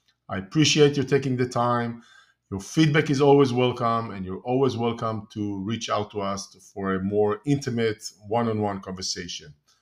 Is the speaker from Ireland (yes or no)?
no; Israel; moved away as an adult; now in United States; I'm originally from Israel, moved to the States 20 years ago